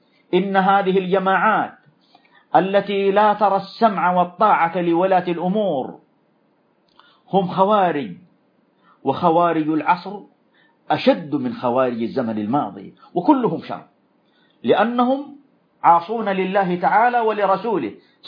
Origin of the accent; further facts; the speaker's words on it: Saudi Arabia; قامت بلادنا المملكة العربية السعودية